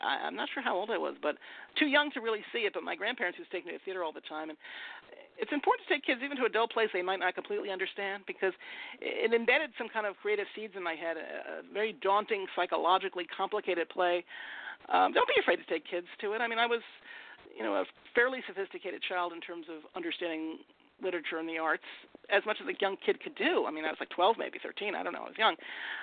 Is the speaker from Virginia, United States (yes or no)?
no; New Jersey, United States; I'm from New Jersey.